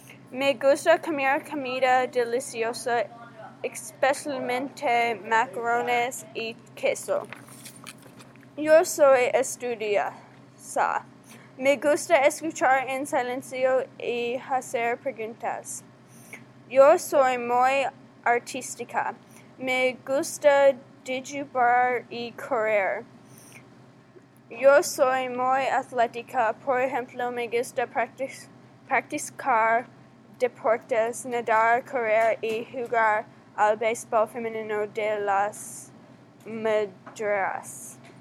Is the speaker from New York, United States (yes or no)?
no; Arizona, United States; Spanish is a second language; Yo soy de Arizona.